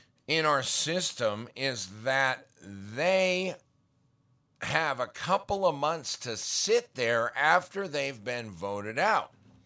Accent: Great Falls, Montana, United States; I grew up in Montana, Great Falls, 5 major Indian reservations within a 100-mile radius.

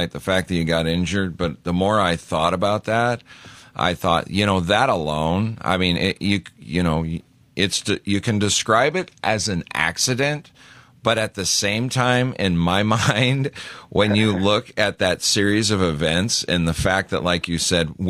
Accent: Montana, United States; I grew up in Montana, and so when they were up in those mountains, I could smell that lime in the dirt just because I've been around it so much.

